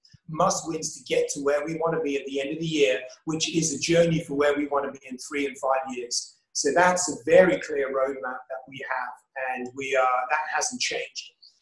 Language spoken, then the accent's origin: English; Hong Kong; also born or lived in Asia; I'm not Filipino, you know, I'm English, born and raised in Hong Kong, lived in Asia my whole life.